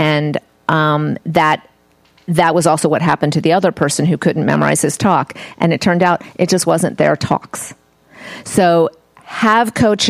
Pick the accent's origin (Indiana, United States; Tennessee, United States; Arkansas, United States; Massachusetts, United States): Indiana, United States; I have a game night, like, you know, because I'm from Indiana, so we have game nights.